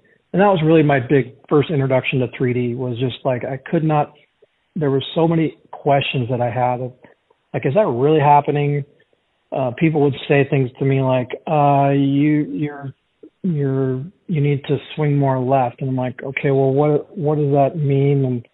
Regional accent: Portland, Oregon, United States; So I'm from Portland, Oregon. I've been a PGA member for almost 30 years now.

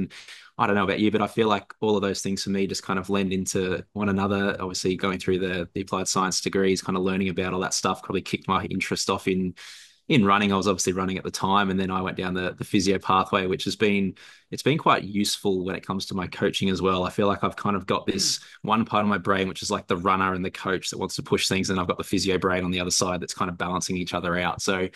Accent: Ipswich, Queensland, Australia; I was born in Ipswich and moved to the coast when I was young, but out there, like, rugby league's the only sport that they know exists pretty much.

